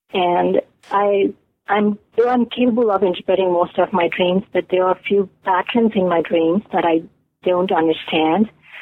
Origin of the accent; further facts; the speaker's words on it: India; moved away as an adult; now in United States; I was originally from India, and my parents, along with my younger sister, still live there. And I moved to the United States after my marriage.